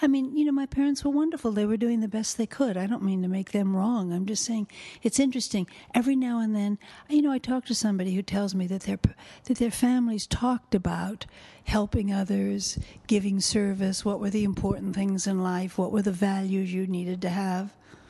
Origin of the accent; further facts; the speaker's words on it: California, United States; I grew up in California. I grew up a lot of years in the San Fernando Valley, which at the time was a valley. And I went to school on a dirt road, and there were orange groves everywhere.